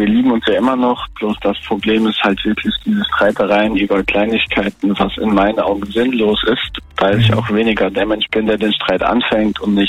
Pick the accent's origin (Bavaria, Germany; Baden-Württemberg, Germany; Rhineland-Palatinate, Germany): Rhineland-Palatinate, Germany; Ich komme aus der Nähe von Worms.